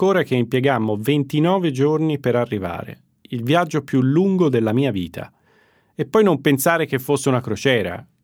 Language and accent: Italian; Pescara, Abruzzo, Italy; moved away as an adult; now in Perth, Australia; Mi mancava Pescara, la mia città d'origine.